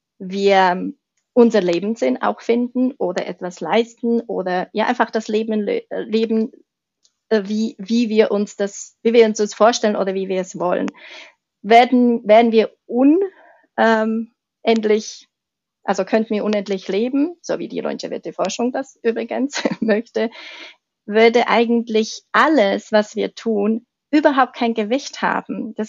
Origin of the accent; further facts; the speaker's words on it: Czechia; ich bin ja Tschechin ursprünglich